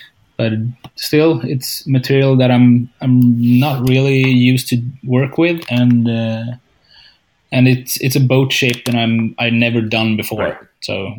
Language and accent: English; Sweden; still, I'm from Sweden. We're humble people